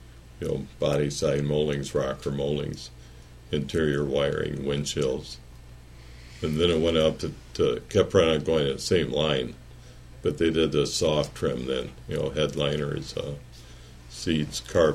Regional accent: DeWitt, Michigan, United States; born or raised there; also born or lived in Lansing

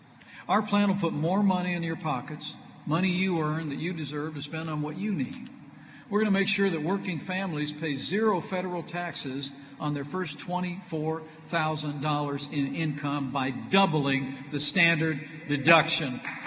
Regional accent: Indiana, United States; the truth is, states like my home state of Indiana and here in Michigan

